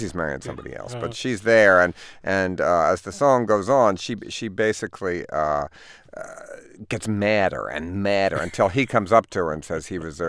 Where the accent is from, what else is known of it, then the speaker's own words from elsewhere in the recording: Baltimore, Maryland, United States; Yeah. Well, when I grew up in the 50s, certainly early rock and roll was what I listened to.